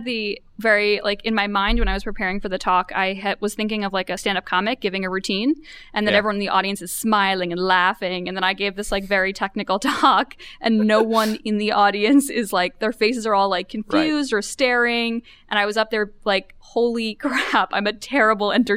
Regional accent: New York, United States; so the conference is in New York and I'm from New York.

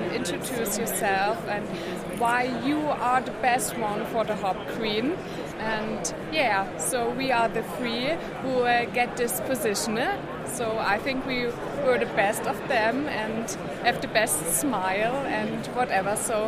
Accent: East Germany, Germany; English is a second language; I'm from the Elbe-Saale, that's the east region of German

